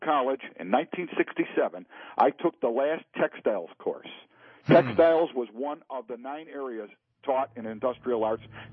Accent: New York, United States; First of all, I'm originally from New York, but I'm a snowbird, and I come down here

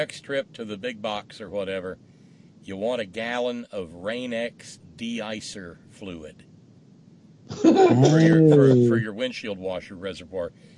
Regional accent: Alabama, United States; We got where I grew up in Alabama, you know, we might get an inch in a winter.

